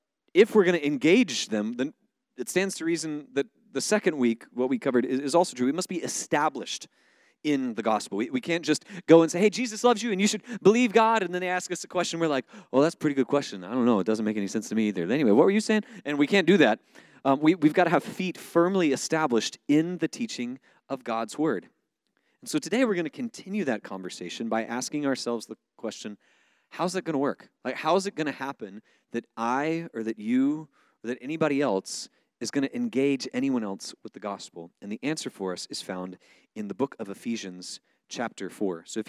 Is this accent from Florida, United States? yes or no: yes; Florida, United States; I've been complaining about the winters here because I grew up in Florida where there's sunshine and warm weather